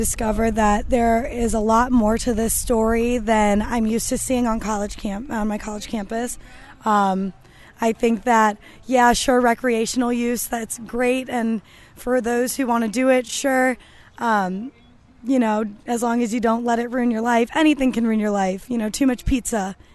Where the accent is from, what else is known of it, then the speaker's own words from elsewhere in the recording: Illinois, United States; I'm not from Indiana, but I'm from the west suburbs of Chicago.